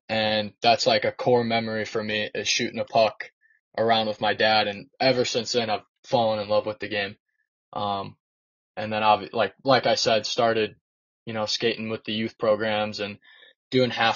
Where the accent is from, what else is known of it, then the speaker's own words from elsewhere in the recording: St. Louis, Missouri, United States; Well, so I'm 19 years old. I'm from St. Louis, Missouri.